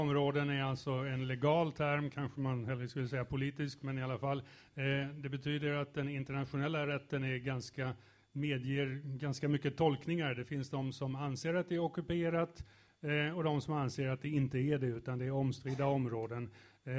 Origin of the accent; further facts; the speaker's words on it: Trollhättan, Västra Götaland County, Sweden; jag kommer från Trollhättan.